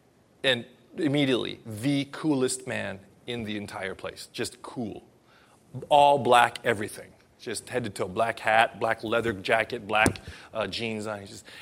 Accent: Los Angeles, California, United States; So, I grew up in Los Angeles, and I had a friend who works in Hollywood at a TV station

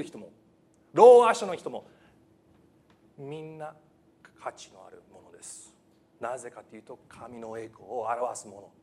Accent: California, United States; 僕が アメリカで育ったんです。カリフォルニア州で育ってて、でも実はフィリピン国籍持ってます。フィリピン人です。今年40歳、41歳、ごめんなさい、41歳になりますが

